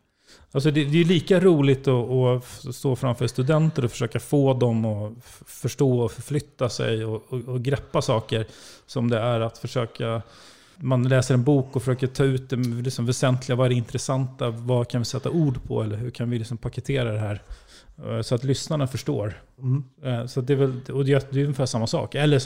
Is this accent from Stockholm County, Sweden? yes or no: yes; Nacka, Stockholm County, Sweden; Från Nacka, från Orminge. Och växte ju själv upp i med skilda föräldrar. Så att jag växte inte upp i någon akademiker läshem.